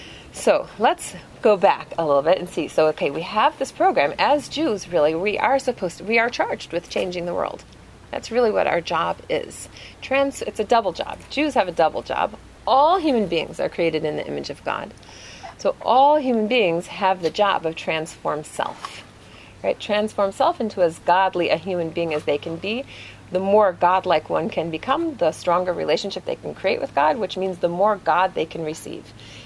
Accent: Wisconsin, United States; born there; I was born in Wisconsin, so cheese works for me.

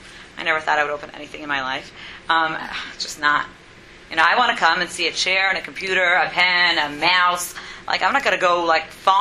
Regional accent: Houston, Texas, United States; I'm from Houston.

